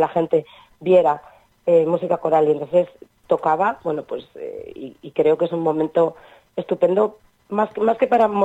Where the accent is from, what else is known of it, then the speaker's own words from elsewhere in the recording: Laredo, Cantabria, Spain; soy de Laredo, vivo en Laredo, he sido muchos años vecina en el mismo barrio que Manolito y que Isabelita